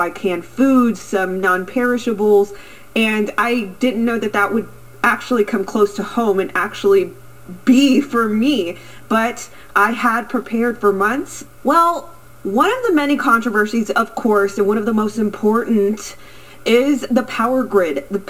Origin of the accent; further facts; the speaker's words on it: Houston, Texas, United States; As someone who is born and raised in Houston, you know, it's hot almost 9 out of 12 months of the entire year.